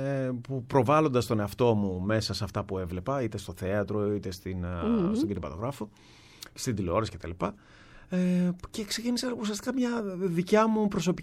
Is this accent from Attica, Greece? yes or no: yes; Keratsini, Attica, Greece; επειδή εγώ μεγάλωσα στο Κερατσίνι, στα περίχωρα του Πειραιά, με πηγαίνανε οι γονείς μου πάρα πολύ συχνά στο